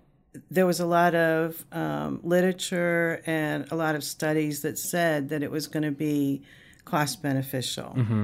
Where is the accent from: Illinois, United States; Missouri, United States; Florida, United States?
Illinois, United States; Chicago; born there; I was born in Chicago.